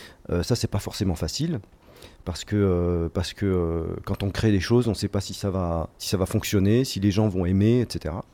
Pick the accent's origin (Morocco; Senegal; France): Morocco; born there; Vu que je suis né au Maroc, j'ai toujours été intéressé par les musiques qui viennent de partout.